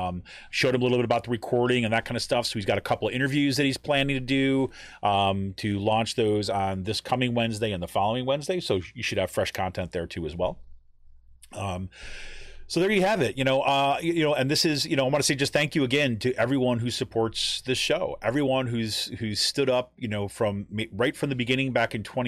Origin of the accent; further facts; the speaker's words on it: Utica, New York, United States; Now, I'm from New York State, right? I'm not from New York City, right? I grew up in Utica, New York.